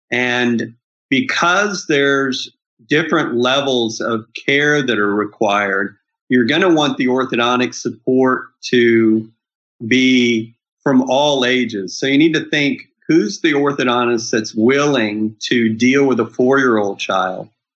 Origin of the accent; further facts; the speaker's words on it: Texas, United States; And so to be able to think about my hometown, which is a small Texas town, I would have a completely different adventure there.